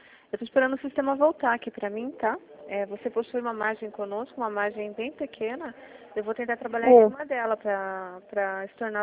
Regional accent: Sorocaba, São Paulo, Brazil; Eu sou de Sorocaba, eu conheço aí.

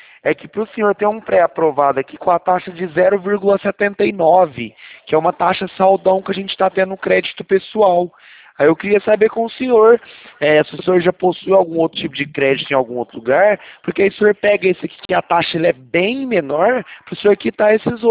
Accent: Franca, São Paulo, Brazil; Não, a gente é de Franca

